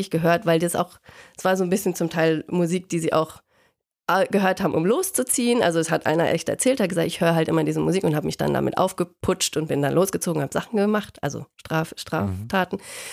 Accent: North Rhine-Westphalia, Germany; ich bin mit der Klasse von 95 groß geworden, ich komme aus dem Ruhrgebiet

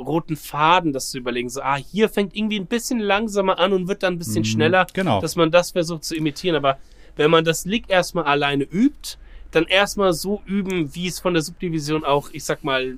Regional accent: Bad Schwalbach, Hesse, Germany; als ich meinen ersten Auftritt so mit 15 hatte, hier bei uns in Bad Schwalbach

